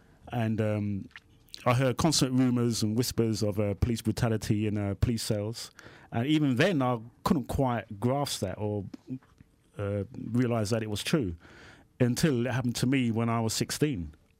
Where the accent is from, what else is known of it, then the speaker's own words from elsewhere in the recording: South East England, United Kingdom; Yes, I was born in Brixton, but because of family problems, I found myself in a children's home in the Surrey countryside.